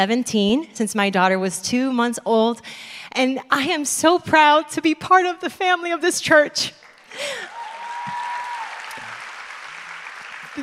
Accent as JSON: {"language": "English", "town": "Miami", "region": "Florida", "country": "United States", "also_born_or_lived": "Chicago / New York", "lives_now": "New Jersey, United States", "said": "I'm originally from Miami, Florida. Any Latinos in the house? Hey! I went to school in Chicago, and I found my way to New York after that, and I've actually been living in New Jersey for almost 16 years this June"}